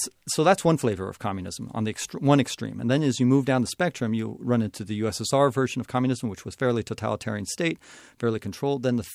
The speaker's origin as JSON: {"language": "English", "country": "United States", "said": "To me as an American, who, of course, I don't decide U.S. policy."}